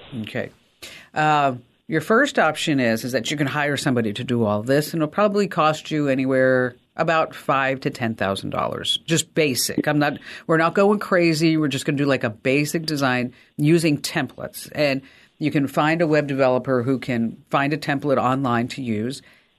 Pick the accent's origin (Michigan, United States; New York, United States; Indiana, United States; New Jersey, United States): New Jersey, United States; I'm from New Jersey. We don't know. Sometimes we don't have a filter.